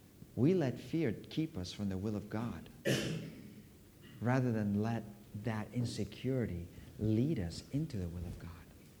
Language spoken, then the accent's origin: English; United States; We grew up together in America.